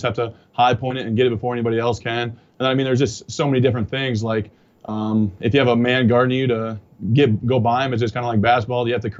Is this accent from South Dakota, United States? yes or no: yes; South Dakota, United States; Growing up in South Dakota has been a pretty easy life for me.